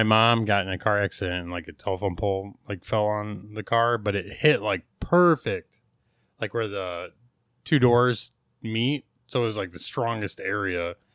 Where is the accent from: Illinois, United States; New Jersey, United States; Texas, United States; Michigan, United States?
Illinois, United States; Chicago; God, we're from Chicago.